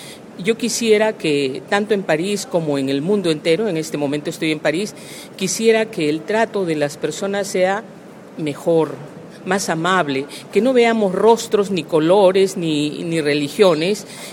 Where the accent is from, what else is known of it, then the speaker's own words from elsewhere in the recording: Peru; yo desearía, como peruana